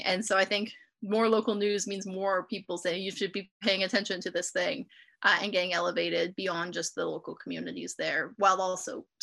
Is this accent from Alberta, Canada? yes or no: yes; Alberta, Canada; I'm from Alberta originally.